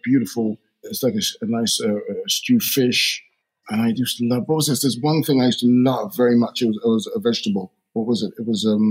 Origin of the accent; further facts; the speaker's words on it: London, United Kingdom; I grew up in firstly Shepherd's Bush, West London.